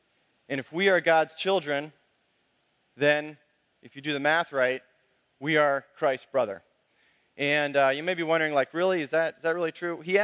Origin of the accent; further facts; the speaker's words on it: Missouri, United States; And I grew up living in Missouri, and basically everything is legal there.